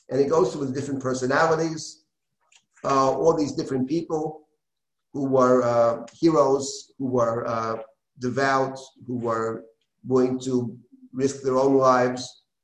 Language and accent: English; Jackson Heights, New York, United States; I remember as a kid, actually, when I grew up in Jackson Heights. Jackson Heights was a community, for the most part, of survivors.